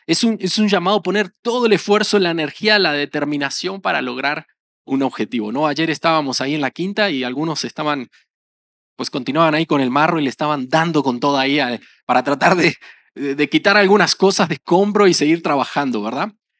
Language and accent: Spanish; Argentina; Hay una frase en mi país, en Argentina, que es una frase que a veces hasta se usa aquí